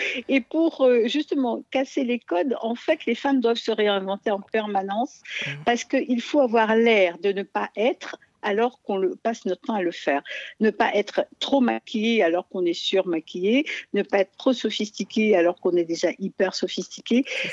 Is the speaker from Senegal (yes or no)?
yes; Tambacounda, Senegal; J'ai passé mon enfance à Tambacounda, où il faisait en moyenne 45 degrés.